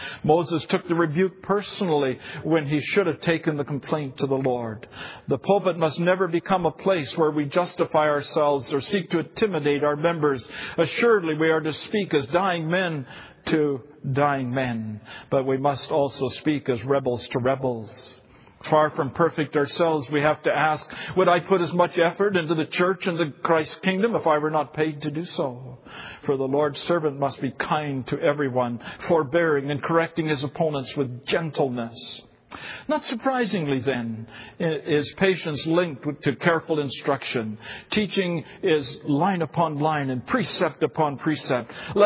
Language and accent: English; Dryden, Ontario, Canada; many years ago, as a young boy, I heard a sermon by a shantyman in my hometown church in Dryden.